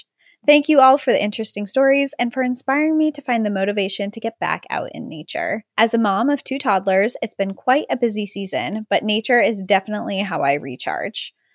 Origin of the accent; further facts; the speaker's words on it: Oregon, United States; For context, I grew up in Southern Oregon and have fond memories of boating and being on the water every summer growing up as a kid.